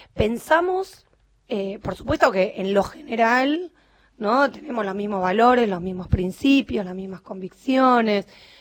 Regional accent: San Isidro, Buenos Aires Province, Argentina; born there; now in Tigre, Argentina; Yo nací en San Isidro y un día tuve ganas de irme de San Isidro. Y me fui a Tigre porque elegí vivir en Tigre.

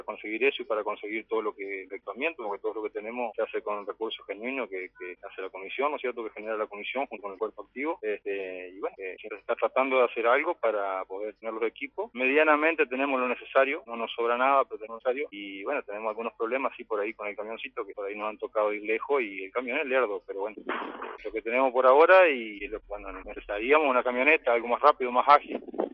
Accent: San Justo, Argentina; No, somos todos de San Justo.

